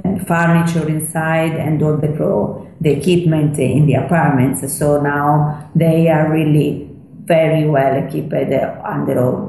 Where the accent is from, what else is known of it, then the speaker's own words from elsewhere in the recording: Florence, Tuscany, Italy; I'm born and raised in Florence.